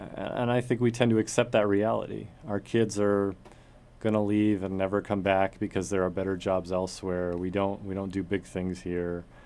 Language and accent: English; Santa Fe, New Mexico, United States; now in Las Cruces, United States; I grew up in New Mexico. I grew up in Santa Fe. I came down to Las Cruces for college.